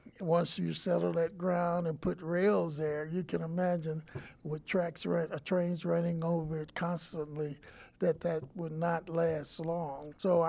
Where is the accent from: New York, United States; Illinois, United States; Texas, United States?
Illinois, United States; Murfreesboro; where I was born and lived in Murfreesboro, Illinois, the rail track was not too far away from my grandmother's house.